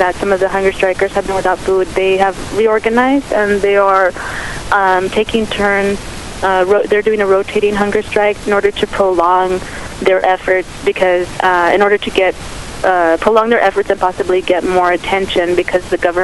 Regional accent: Los Fresnos, Texas, United States; I grew up in Los Fresnos, actually in a colonia just outside of Los Fresnos. And it's very isolated.

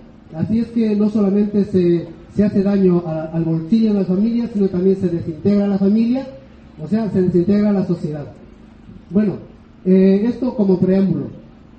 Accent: Ecuador; soy de Ecuador.

